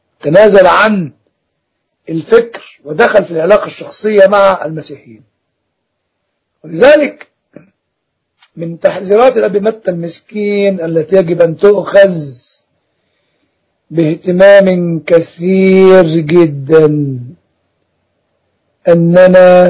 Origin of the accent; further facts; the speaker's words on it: Egypt; كلمة الواد دي أصلها ليها رنين خاص في الثقافة العامة عندنا في مصر